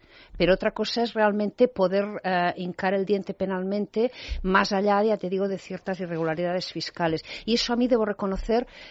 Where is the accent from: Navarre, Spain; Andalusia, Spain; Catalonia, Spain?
Catalonia, Spain; a mí como catalana y española, pero sobre todo como catalana